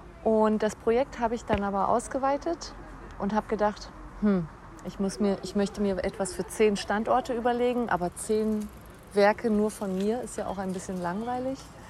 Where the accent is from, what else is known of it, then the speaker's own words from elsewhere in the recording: Berlin, Germany; Ich komme aus Berlin und lebe dort und arbeite dort.